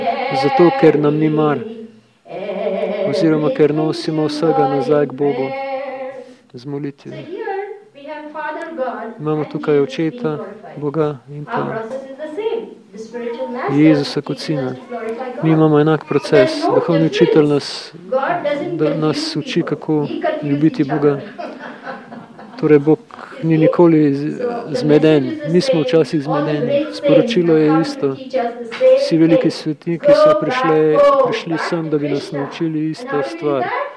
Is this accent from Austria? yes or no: no; India; Jaz sem iz Indije